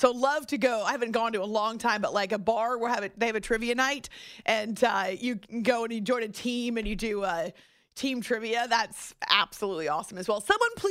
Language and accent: English; New Hampshire, United States; I grew up in New Hampshire. Love snow.